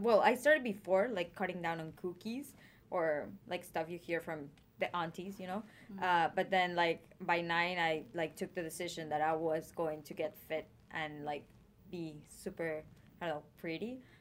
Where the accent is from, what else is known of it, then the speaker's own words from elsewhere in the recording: Mexico; I grew up in Mexico, and there wasn't any like organic stores yet when I was growing up.